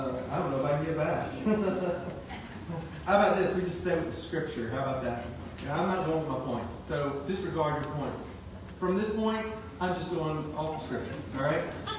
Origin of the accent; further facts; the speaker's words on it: Louisiana, United States; now in New Johnsonville, United States; The reason why I moved 7.5 hours, 8 hours from my home state of Louisiana to live in New Johnsonville, Tennessee.